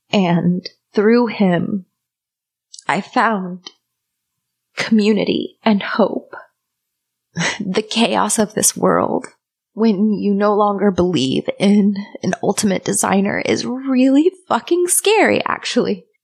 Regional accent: St. Louis, Missouri, United States; I am from St. Louis, Missouri.

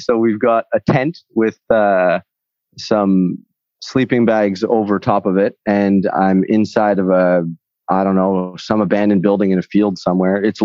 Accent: Winnipeg, Manitoba, Canada; also born or lived in Calgary, Canada; I'm from Canada, which is a pretty general term to say. So I would specify that I was born in Calgary. I grew up most of my life in the center of Canada in the prairies around Winnipeg on a farm. I grew up on a farm down there for quite a while.

